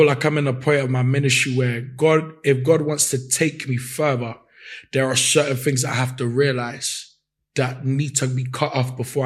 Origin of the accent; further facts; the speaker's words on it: Newham, London, United Kingdom; I was raised in Newham by two Ghanaian